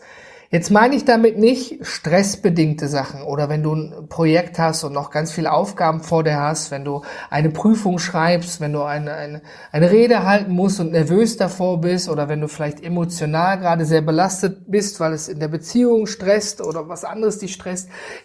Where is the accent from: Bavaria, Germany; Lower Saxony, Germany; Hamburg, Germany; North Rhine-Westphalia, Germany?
North Rhine-Westphalia, Germany; Ich komme aus dem Ruhrgebiet, wir sind da sehr einfach gestrickt